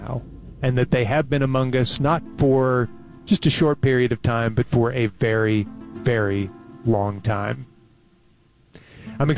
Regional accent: Amarillo, Texas, United States; born there; because I was born in Amarillo, so we have those West Texas roots.

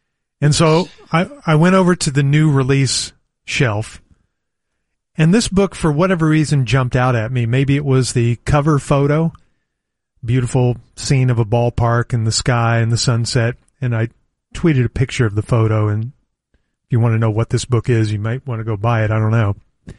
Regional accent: Oklahoma City, Oklahoma, United States; I grew up in a minor league town. I grew up in Oklahoma City long before the Thunder got there. It was only minor league sports.

